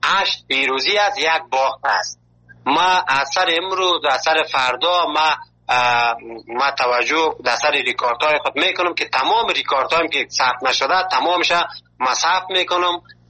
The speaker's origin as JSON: {"language": "Persian", "country": "Afghanistan", "moved": "yes", "said": "ما که اول که از افغانستان آمدیم"}